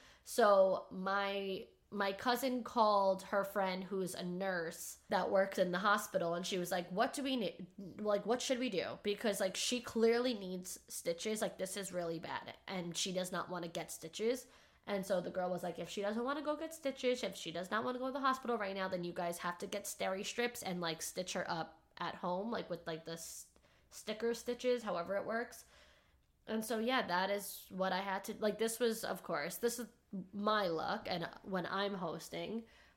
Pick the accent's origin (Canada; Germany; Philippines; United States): United States; New York; We're all from New York. We're all Italian.